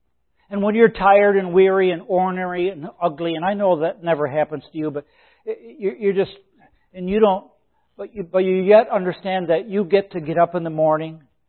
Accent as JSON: {"language": "English", "region": "New York", "country": "United States", "said": "I'm a New Yorker, but I love the Boston Celtics."}